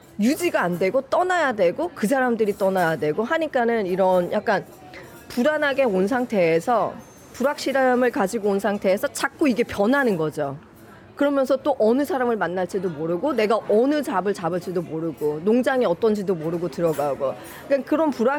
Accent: South Korea; now in Australia; 한국인 저희도 이민자로 오고 워킹으로 와서 살다 보고 하니까

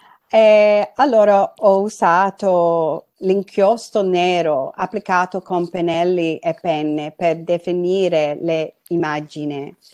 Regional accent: Horsham, Victoria, Australia; Italian is a second language; quando sono cresciuta a Horsham, io non volevo affatto essere italiana.

